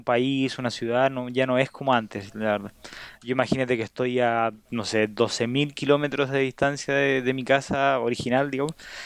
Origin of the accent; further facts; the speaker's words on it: Chile; En Santiago y la gran parte de Chile se habla con un tipo de digamos, conjugación que no existe, que es solamente chilena. Entonces nosotros no decimos cómo estás, de dónde eres, cómo te llamas, decimos cómo estáis, cómo te llamáis, de dónde erís.